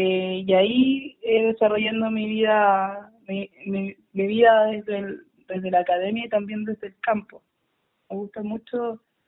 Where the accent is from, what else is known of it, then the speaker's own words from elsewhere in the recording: Nueva Imperial, Araucanía, Chile; also born or lived in Freire; Yo vengo de Nueva Imperial y de Freire. Mi familia es de la comunidad José Melín por parte de papá. Mi papá es lonco de la comunidad. Mi mamá es de la Santiago Manquehue, en la comuna de Freire.